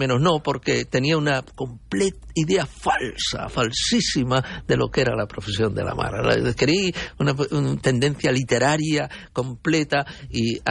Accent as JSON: {"language": "Spanish", "country": "Spain", "said": "Pero lo que no ha cambiado son los españoles. Somos nosotros los españoles."}